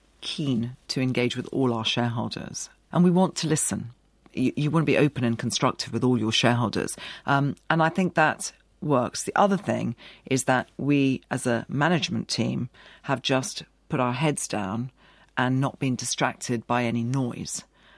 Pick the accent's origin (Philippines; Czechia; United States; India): India; now in United Kingdom; My early memories are of being in quite nice houses and seeing my grandparents a lot and running around this coffee estate, 13 dogs, you know.